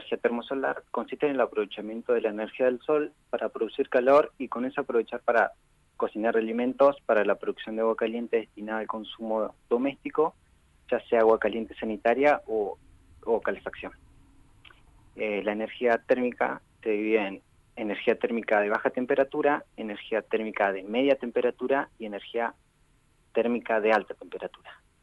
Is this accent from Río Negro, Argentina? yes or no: yes; Maquinchao, Río Negro, Argentina; No, no, de Maquinchao del pueblo nomás.